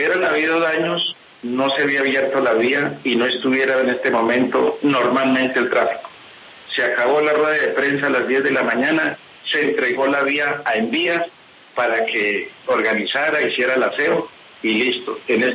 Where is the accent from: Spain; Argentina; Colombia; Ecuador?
Colombia; los indígenas somos colombianos en vía de extinción.